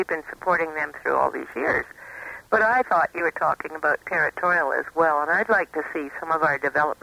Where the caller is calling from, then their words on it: Whitehorse, Yukon, Canada; I'm calling from Whitehorse.